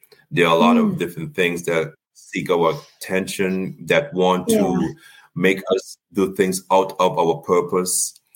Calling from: Pompano Beach, Florida, United States; Pompano Beach, Florida.

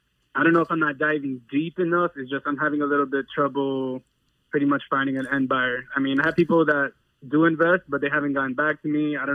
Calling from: Miami, Florida, United States; I'm here in Miami, Florida.

